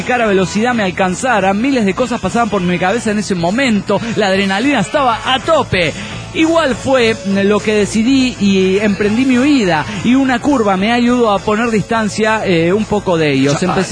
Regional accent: San Salvador, El Salvador; de San Salvador, Salvador.

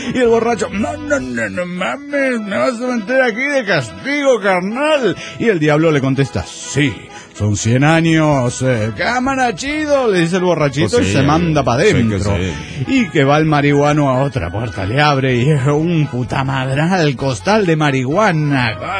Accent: La Paz, Bolivia; de La Paz, de Bolivia.

